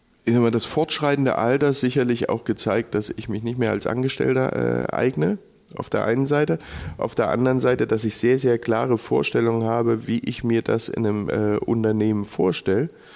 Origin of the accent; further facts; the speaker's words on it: Thuringia, Germany; Tatsächlich komme ich aus Thüringen